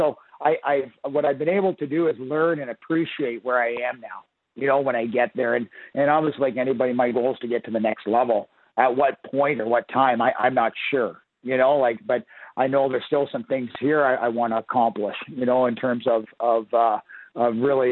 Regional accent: Ontario, Canada; Like I'm from Ontario, you know, but I wouldn't trade those experiences.

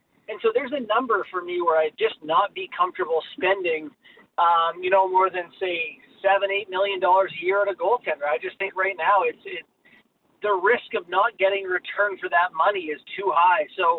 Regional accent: Kelowna, British Columbia, Canada; And, you know, I grew up in Kelowna, BC, and spent a lot of time watching a lot of Canucks games.

